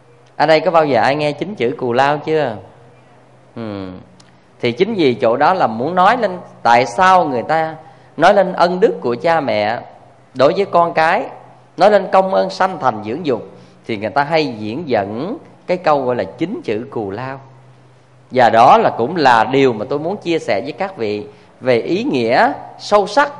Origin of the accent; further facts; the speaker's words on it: Vĩnh Long, Vietnam; Hay dưới quê tôi á, ngang sông Trà Ôn nó có một cái cù lao cũng nên thơ lắm, gọi là cù lao mây.